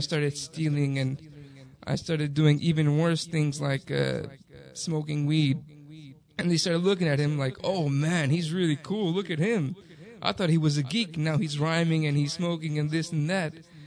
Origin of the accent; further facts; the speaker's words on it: Texas, United States; Teenager, I grew up in Texas. It was very unlikely to find someone like me in a place like that.